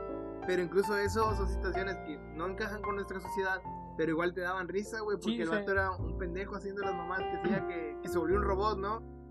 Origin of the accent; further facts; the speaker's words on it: Mexico; como nosotros mexicanos o latinoamericanos no lo vivimos tan cerca